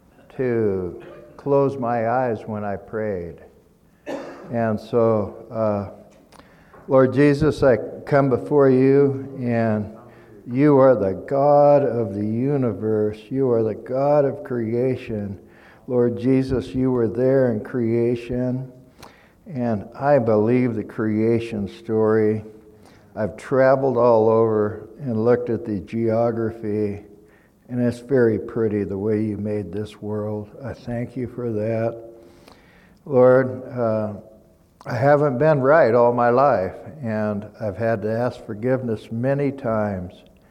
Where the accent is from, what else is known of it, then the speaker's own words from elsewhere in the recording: Boulder, Colorado, United States; I was born in Boulder, and so I'm a native, right? My father was born in Boulder also